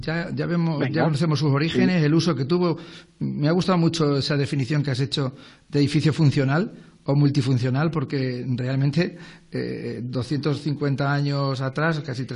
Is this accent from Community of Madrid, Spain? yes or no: no; Almadén, Castilla-La Mancha, Spain; nos enorgullece a la gente que somos de Almadén